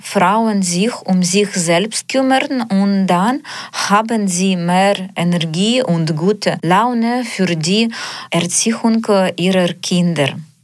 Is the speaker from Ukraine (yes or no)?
yes; Ukraine; German is a second language; ich bin schon 36 Jahre alt. Ich komme aus der Ukraine und ich bin Alleinerziehermutter.